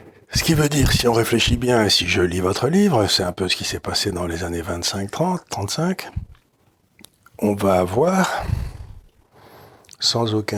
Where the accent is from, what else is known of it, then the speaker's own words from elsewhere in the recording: France; moved away as an adult; Alors que je venais de France